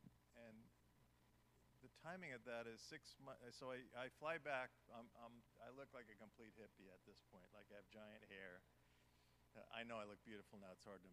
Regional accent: New York, United States; I grew up in New York.

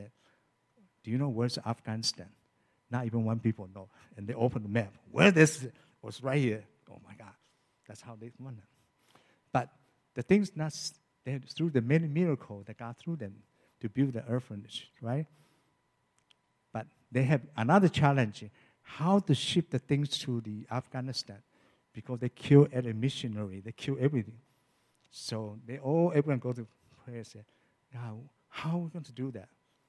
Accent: Taiwan; Don't forget, I'm Chinese, but from Taiwan, not from mainland China.

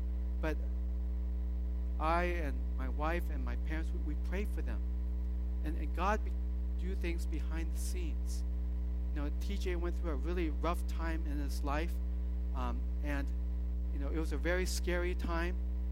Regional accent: Davis, California, United States; And when I went back to Davis, my hometown, I said, Lord, just help me to be your agent, to even reach out to some of my classmates.

